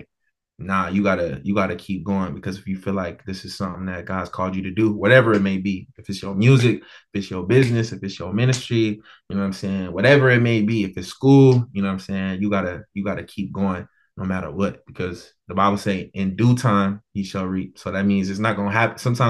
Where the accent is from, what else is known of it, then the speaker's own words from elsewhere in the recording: Bristol, Virginia, United States; Everybody know I'm from Bristol, Virginia. Like, I'm from a small town.